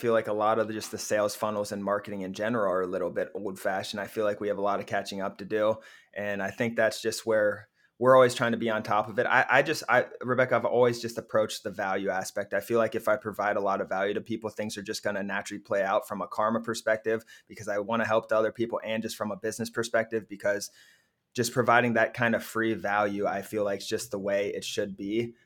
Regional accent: Cincinnati, Ohio, United States; I just bought 40 acres of land up in Kentucky, Northern Kentucky, which is outside Cincinnati, my hometown, to keep.

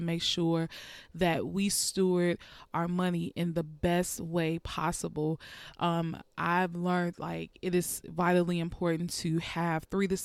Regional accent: United States; I'm an American, so we are currently in the heat of the moment with COVID-19.

